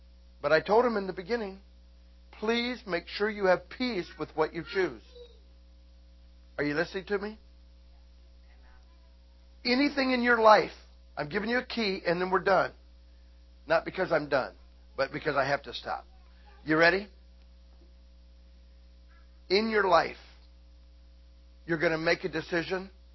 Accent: Auburn Hills, Michigan, United States; and I grew up in Auburn Hills, Pontiac area

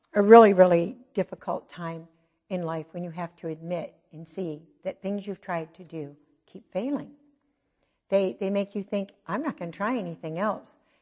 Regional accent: Pontiac, Michigan, United States; I grew up in Pontiac, Michigan.

